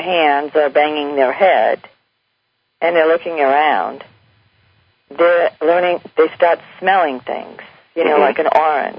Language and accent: English; Boston, Massachusetts, United States; also born or lived in California; because I am from Boston, Massachusetts, okay?